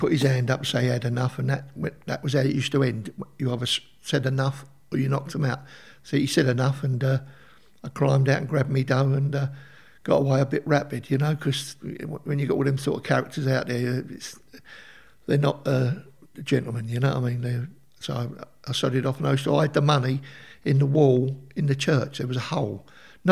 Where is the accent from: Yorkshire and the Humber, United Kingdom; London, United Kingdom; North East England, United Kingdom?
London, United Kingdom; Hornchurch; born there; I was born in Hornchurch in Essex.